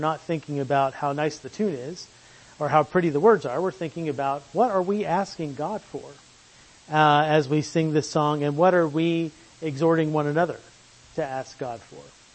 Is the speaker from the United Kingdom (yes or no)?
yes; England, United Kingdom; Oh, Slaney, or I'm not Irish. I'm proud English, so I don't speak Irish.